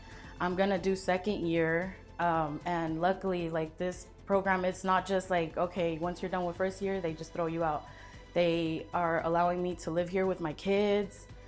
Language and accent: English; Moreno Valley, California, United States; I grew up in Moreno Valley, California. I'm 28 years old.